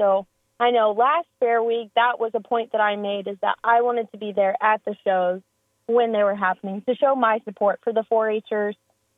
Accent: United States; growing up in Vermilion County

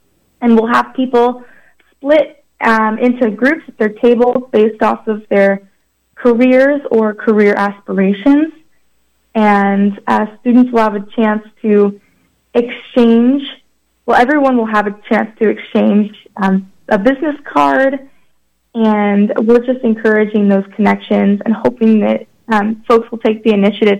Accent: Kansas, United States; So I am from Southwest Kansas

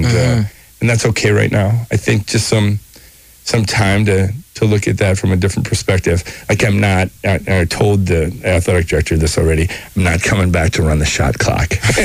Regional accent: Arcadia, Wisconsin, United States; also born or lived in Durand / La Crosse; I grew up in Arcadia. We spent a year in Durand, and my dad kind of had a midlife crisis. And then we ended up back in La Crosse and went to Logan High School, pride of the North Side there.

